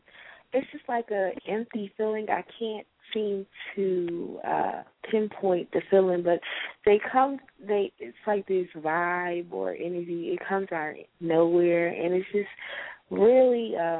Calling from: Atlanta, Georgia, United States; I'm calling from Atlanta.

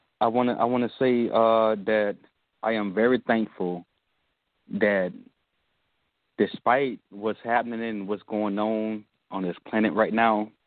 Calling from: Texas, United States; I'm calling from out of Texas right now.

